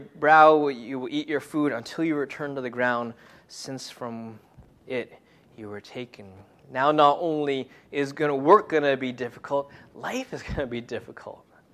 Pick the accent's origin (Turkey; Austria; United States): United States; New York; I grew up in Long Island, and when my parents moved to Pennsylvania, I was helping my mom, weed the garden.